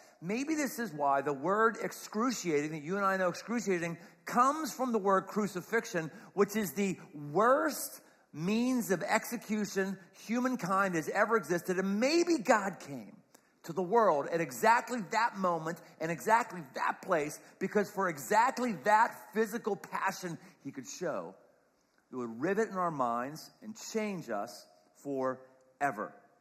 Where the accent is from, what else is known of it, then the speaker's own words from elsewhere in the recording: Pittsburgh, Pennsylvania, United States; I grew up in Pittsburgh at that time, and so I grew up watching this guy who was the captain, Jack Lambert.